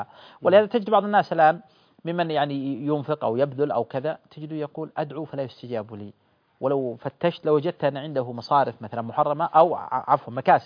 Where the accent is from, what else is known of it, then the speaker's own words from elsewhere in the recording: Saudi Arabia; بل دعني أقول مثلا في بلادنا السعودية، تجارها